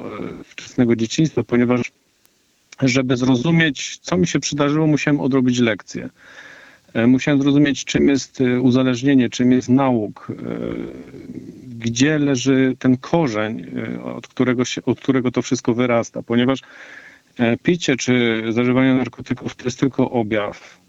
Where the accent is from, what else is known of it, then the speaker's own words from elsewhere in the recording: Bestwina, Silesian Voivodeship, Poland; Pochodzę z południa Polski, z małej wioski na Podbeskidziu, koło Bielska-Białej. Nazywa się ta miejscowość Bestwina.